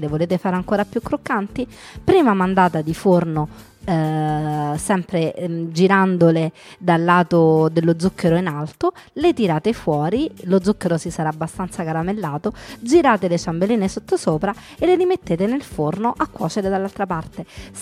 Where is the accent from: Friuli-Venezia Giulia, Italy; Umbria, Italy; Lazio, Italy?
Lazio, Italy; Rome; sono romana e da queste cose si sente